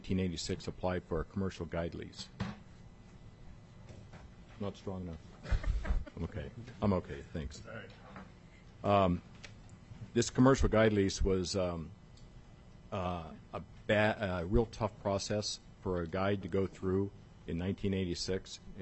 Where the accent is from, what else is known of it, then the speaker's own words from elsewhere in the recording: Alaska, United States; I was born and raised in Alaska. I've raised three children, schooled them here.